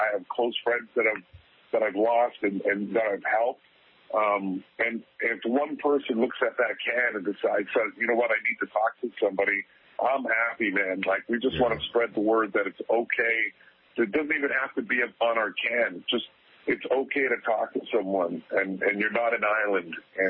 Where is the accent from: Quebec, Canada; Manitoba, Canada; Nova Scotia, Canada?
Manitoba, Canada; Winnipeg; this role that was shooting in my hometown of Winnipeg in Canada